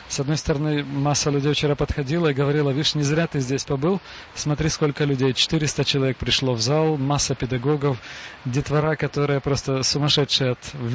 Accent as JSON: {"language": "Russian", "country": "Ukraine", "lives_now": "Czechia", "said": "приехал в Чехию, я был никто. И мне пришлось все сначала, так сказать, испытать вот это становление, как украинец"}